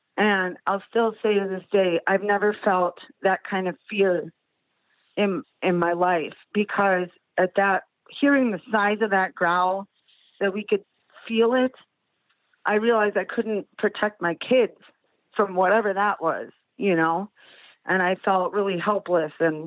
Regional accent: Chicago, Illinois, United States; now in South Bend, United States; I'm from Chicago originally. We live in South Bend. We're city people.

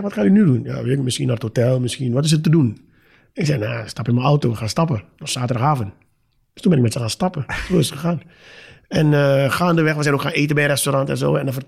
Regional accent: Suriname; Nogmaals, ik kom uit Suriname.

